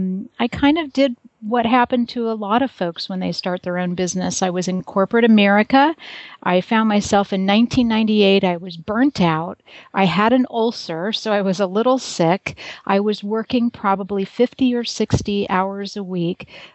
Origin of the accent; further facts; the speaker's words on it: California, United States; Okay. I grew up in Southern California.